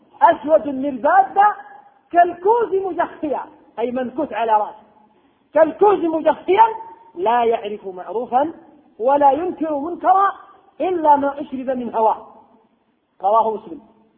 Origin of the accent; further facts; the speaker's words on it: Yemen; دور الحديث عندنا في اليمن بحمد الله دور حديث كثيرة